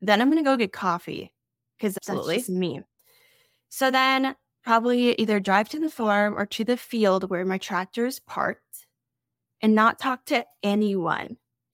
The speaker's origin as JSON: {"language": "English", "region": "South Dakota", "country": "United States", "said": "Hey, I came from South Dakota. Not many people know that, but we're in Minnesota."}